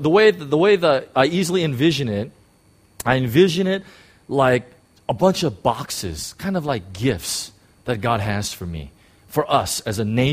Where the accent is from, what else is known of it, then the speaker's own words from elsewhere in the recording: United States; I grew up in the United States, and we saw television programs all the time